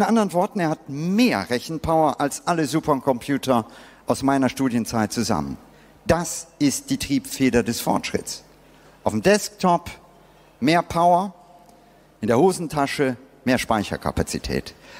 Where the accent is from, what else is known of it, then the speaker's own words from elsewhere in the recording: Bangalore, Karnataka, India; Ich bin selber als Kind in Indien aufgewachsen. Das Indien meiner Kindheit, Südindien, Bangalore, war dunkel. In Indien gab es nicht sonderlich viel elektrisches Licht.